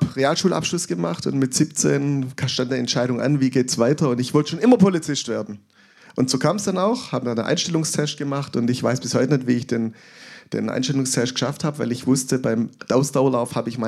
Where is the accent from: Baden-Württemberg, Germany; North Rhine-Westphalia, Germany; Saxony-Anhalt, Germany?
Baden-Württemberg, Germany; Urbach; in meinem Heimatdorf in Urbach, also wo ich aufgewachsen bin und auch lang gelebt habe